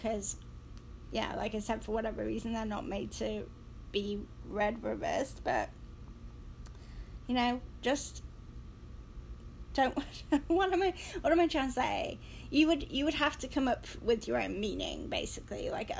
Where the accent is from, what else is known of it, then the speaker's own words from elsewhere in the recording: England, United Kingdom; because I'm English and I need one